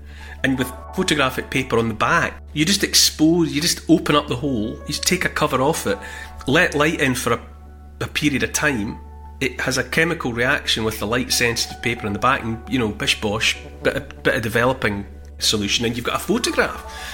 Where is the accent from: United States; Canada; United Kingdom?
United Kingdom; Dumfries, Scotland; When I grew up in Dumfries, and there was a camera obscura in Dumfries